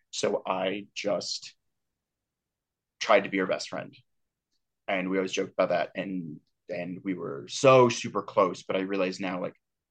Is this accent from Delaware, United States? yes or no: no; Santa Rosa, California, United States; also born or lived in Modesto; But I grew up in this town called Santa Rosa, which is like wine country, redwood trees near the ocean, kind of.